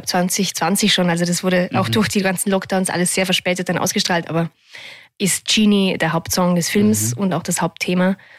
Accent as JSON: {"language": "German", "region": "Vorarlberg", "country": "Austria", "said": "Ich weiß nicht, warum ich grüß dich sage. Ich komme ja aus Vorarlberg."}